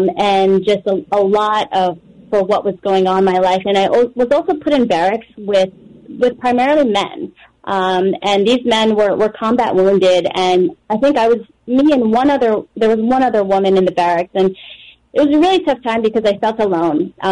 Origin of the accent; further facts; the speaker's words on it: Piscataway, New Jersey, United States; I'm from Piscataway, New Jersey, and I want to say hello to everyone that's listening.